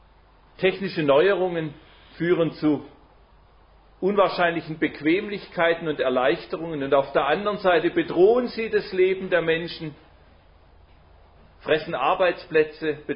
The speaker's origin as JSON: {"language": "German", "town": "Leonberg", "region": "Baden-Württemberg", "country": "Germany", "said": "Ich komme aus Stuttgart, Leonberg bei Stuttgart in Süddeutschland. Ich bin 57 Jahre alt und darf seit 27 Jahren dem Herrn Jesus nachfolgen."}